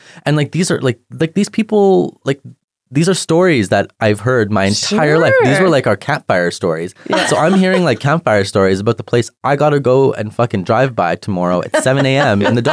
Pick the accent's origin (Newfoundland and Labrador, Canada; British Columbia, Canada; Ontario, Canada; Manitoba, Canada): Manitoba, Canada; St. Ambrose; I'm from St. Ambrose.